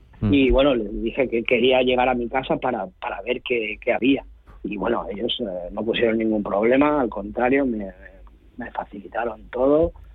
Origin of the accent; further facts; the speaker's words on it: Chirivella, Valencian Community, Spain; llegué a mi pueblo, y bueno, nada más entrar en mi pueblo, no sé si habéis visto imágenes de Chirivella